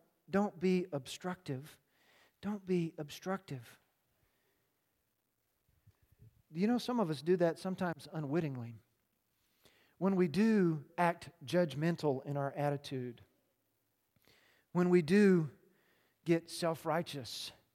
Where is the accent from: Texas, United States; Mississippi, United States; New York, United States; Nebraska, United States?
Nebraska, United States; This is like, and we're from Nebraska, so we love the fullback.